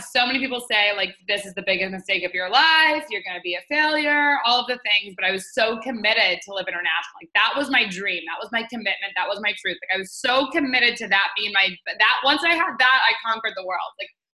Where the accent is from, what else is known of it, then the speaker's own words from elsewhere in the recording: Detroit, Michigan, United States; born there; So I was born in Detroit, Michigan in the USA, and I had a very, very normal upbringing.